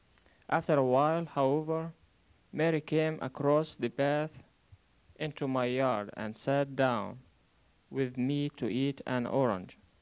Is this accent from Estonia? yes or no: no; Mafraq, Mafraq Governorate, Jordan; first language Arabic; English is a second language; now in Dallas, United States; I'm from Jordan and my town is Mafraq. My native language is Arabic. Before coming to Dallas, I was in Jordan studying and working at the same time as a mechanical engineer.